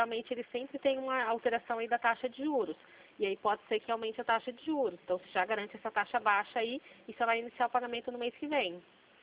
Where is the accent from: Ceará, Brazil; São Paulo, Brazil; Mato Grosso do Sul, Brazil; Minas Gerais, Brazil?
São Paulo, Brazil; Limeira; Eu sou daqui da cidade de Limeira